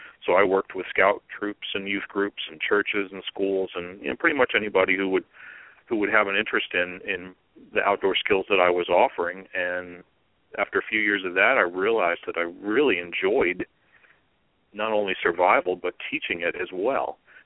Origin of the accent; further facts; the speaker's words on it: Virginia, United States; I grew up on a nice little farm in Northern Virginia